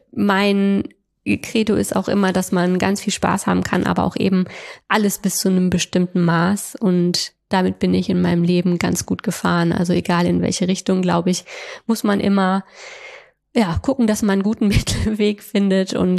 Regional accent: Rhineland, Germany; now in Hamburg, Germany; Ich komme ja aus dem Rheinland und als ich hier nach Hamburg gezogen bin

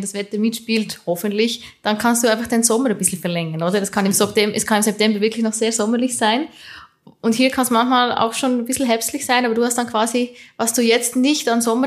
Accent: Switzerland; in meiner Heimat unterwegs, am Bodensee in der Schweiz.

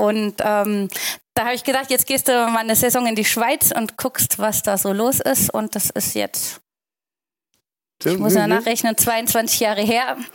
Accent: Frankfurt, Hesse, Germany; ich bin in Frankfurt groß geworden

